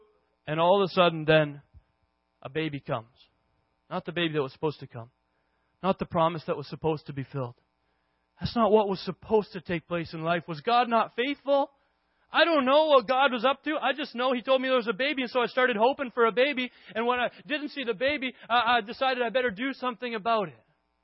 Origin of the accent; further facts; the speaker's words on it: Williams Lake, British Columbia, Canada; I grew up in Williams Lake, and people don't really go in Williams Lake all that much.